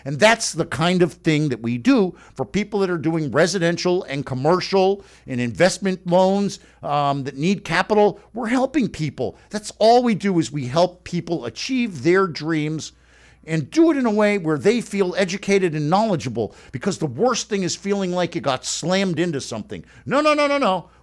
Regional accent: North Miami Beach, Florida, United States; you can hear it in my voice. I'm a redneck from North Miami Beach.

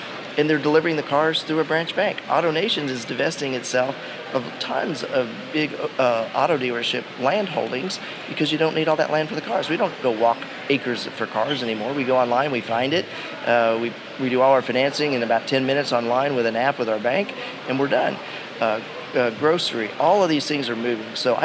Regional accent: Colorado, United States; also born or lived in Atlanta; now in Tuscaloosa, United States; Yeah, I grew up in Colorado, developer family, ended up in Atlanta at Emory Business School, somehow have committed sins and ended up over at the University of Alabama.

